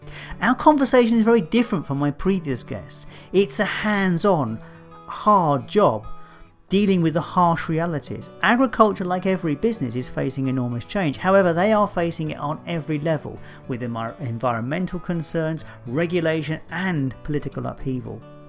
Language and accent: English; Dallas, Scotland, United Kingdom; That's Dallas Forres in the northeast of Scotland, my hometown.